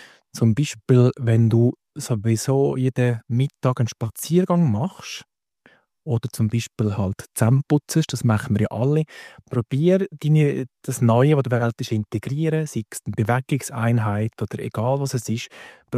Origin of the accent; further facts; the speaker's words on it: Valais, Switzerland; accent: Valais dialect; Ich bin ursprünglich vom Wallis. Das gehört man meinem Dialekt.